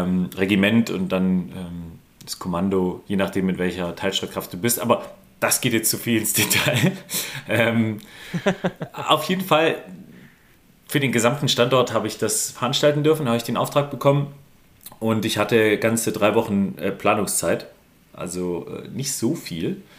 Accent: Swabia, Germany; Als Schwabe ist es schon crazy.

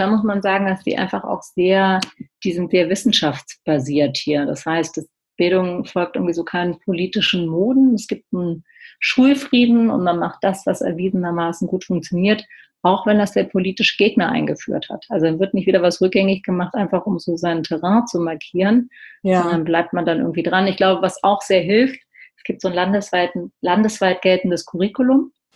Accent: Berlin, Germany; ich bin ja aus Berlin

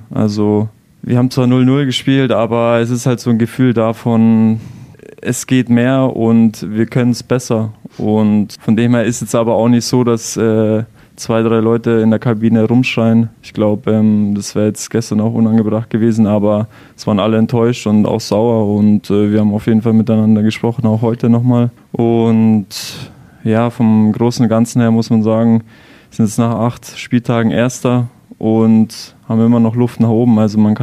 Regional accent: Bavaria, Germany; Auch bei uns in Bayern

